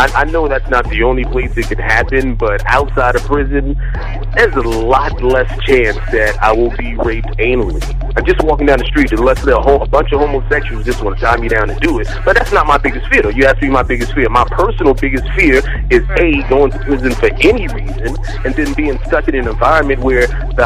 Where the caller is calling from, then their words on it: New Jersey, United States; I'm calling from New Jersey.